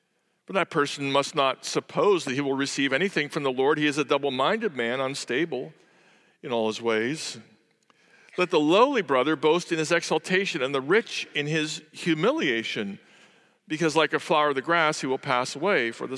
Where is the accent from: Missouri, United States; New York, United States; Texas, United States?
Missouri, United States; St. Louis; I come from St. Louis, which is a city that doesn't know whether it's from the north or the south or the east or the west, just kind of hangs in the middle of the country looking for its identity.